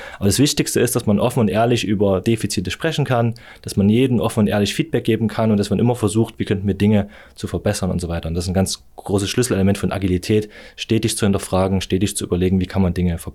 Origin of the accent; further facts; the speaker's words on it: Germany; und ich komme vielleicht dazu als ursprünglich Deutscher